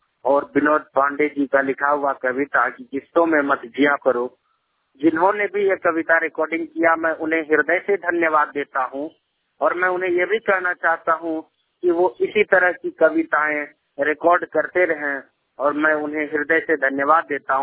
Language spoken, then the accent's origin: Hindi; Purnia, Bihar, India; और मैं पूर्णिया बिहार का रहने वाला हूँ।